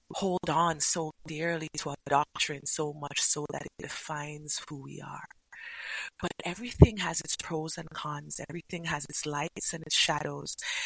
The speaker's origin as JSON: {"language": "English", "country": "Jamaica", "tie": "born or raised there", "said": "And so when I moved from the countryside of Jamaica, where I was really brough"}